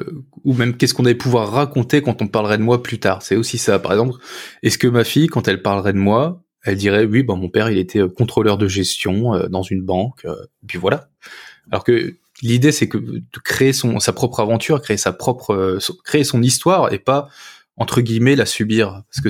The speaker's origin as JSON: {"language": "French", "region": "Hauts-de-France", "country": "France", "tie": "born or raised there", "said": "moi j'ai grandi dans la campagne picarde, à côté de Saint-Quentin, dans une petite famille."}